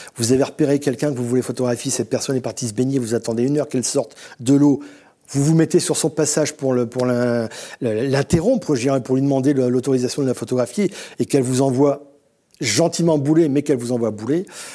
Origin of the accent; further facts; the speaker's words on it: Boulogne-sur-Mer, Hauts-de-France, France; je suis originaire de Boulogne-sur-Mer